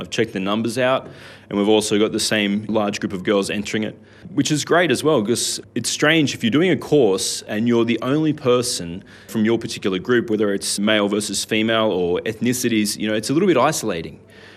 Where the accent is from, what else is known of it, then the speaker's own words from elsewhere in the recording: Blue Mountains, New South Wales, Australia; I grew up in the Blue Mountains before it was as busy as it is now.